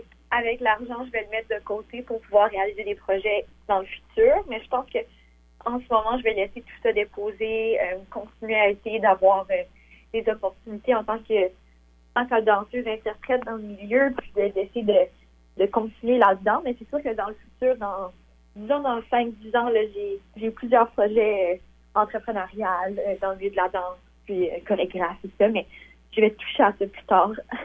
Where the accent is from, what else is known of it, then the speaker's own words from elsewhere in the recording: Petit-Rocher, New Brunswick, Canada; now in Montreal, Canada; C'est sûr que je retourne chez moi à Petit Rocher.